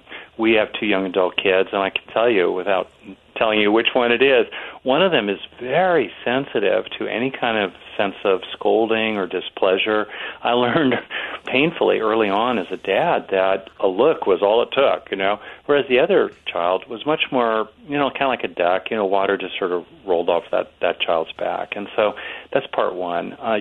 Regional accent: California, United States; I come from California, so I've known a few

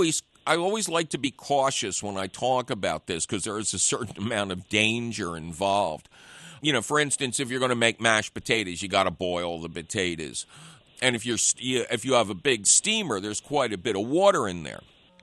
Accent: Philadelphia, Pennsylvania, United States; And because I'm from Philadelphia, I will talk to the plant a little bit up front.

